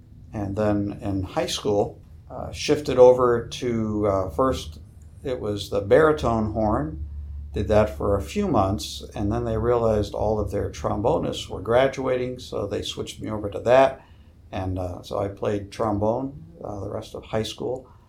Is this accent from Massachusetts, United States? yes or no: yes; East Longmeadow, Massachusetts, United States; I grew up in a Christian home in East Longmeadow, Massachusetts. That's in the southwest portion of Massachusetts.